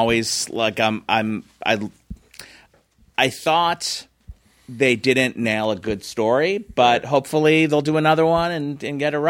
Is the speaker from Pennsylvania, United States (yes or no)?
yes; Philadelphia, Pennsylvania, United States; and I was from Philly, so, and it spoke to me and my brother Barry